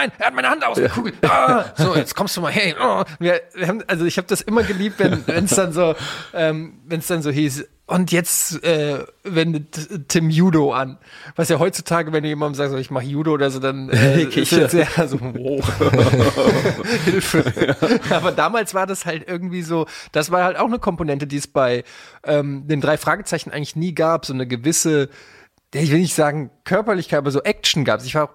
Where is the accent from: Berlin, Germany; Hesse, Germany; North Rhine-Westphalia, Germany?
Hesse, Germany; Frankfurt; Ich bin in Frankfurt Innenstadt aufgewachsen.